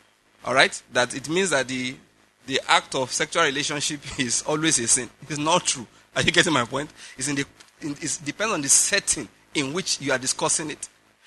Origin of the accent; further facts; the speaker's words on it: Nigeria; You know, I'm a Nigerian.